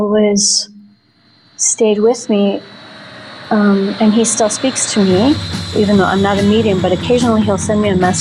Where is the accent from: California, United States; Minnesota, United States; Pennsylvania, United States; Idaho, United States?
Minnesota, United States; Minneapolis; And I grew up in the Twin Cities. I grew up in Minneapolis. And I went to university in Dallas, Texas.